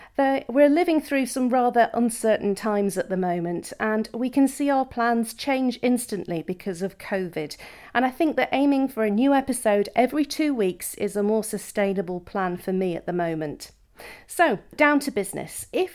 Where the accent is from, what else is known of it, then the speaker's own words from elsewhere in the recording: Manchester, North West England, United Kingdom; also born or lived in Gibraltar; packed up our family home in Gibraltar, moved not only homes but countries as well, and we've now settled back in my hometown of Manchester.